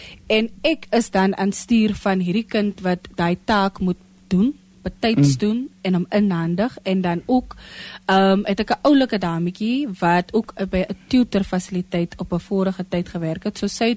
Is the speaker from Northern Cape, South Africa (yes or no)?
yes; Concordia, Northern Cape, South Africa; ek is nou terug in my tuisdorp. So met die oppak van my lewe in Kato en die kant toe kom